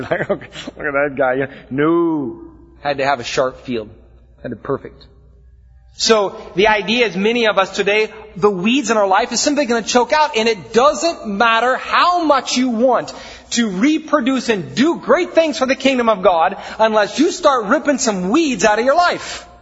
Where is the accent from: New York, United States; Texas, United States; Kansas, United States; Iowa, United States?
Iowa, United States; Now again, growing up in Iowa, it wasn't like here.